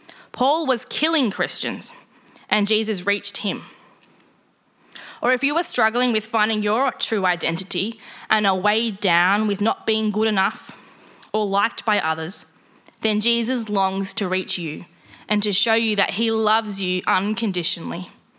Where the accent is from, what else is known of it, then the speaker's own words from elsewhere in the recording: Warrandyte, Victoria, Australia; I grew up in Warrandyte, where there are lots of trees, and we had frequent power outages.